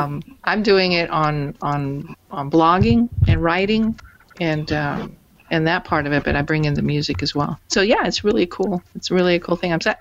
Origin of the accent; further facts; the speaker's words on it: England, United Kingdom; Well, I am actually, that's what I was going to say, as an English person, I've been pulled into the STEM thing